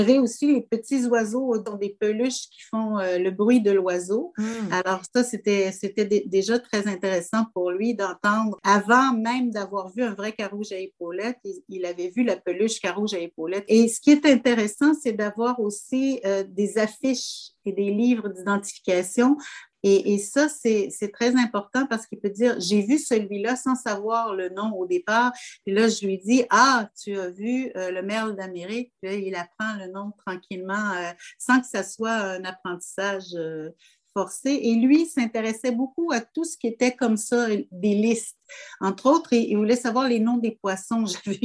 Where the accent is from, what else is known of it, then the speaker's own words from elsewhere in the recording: Montreal, Quebec, Canada; J'ai été élevée à Montréal, mais j'ai eu la chance d'avoir un chalet familial au bord d'un lac dans la forêt des Hautes-Laurentides avec les montagnes.